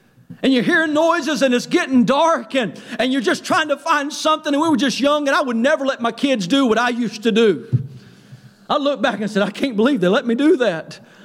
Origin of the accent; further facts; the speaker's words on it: North Carolina, United States; I know I'm from North Carolina